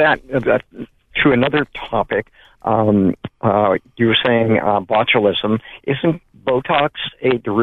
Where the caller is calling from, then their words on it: Santa Cruz, California, United States; I'm from Santa Cruz.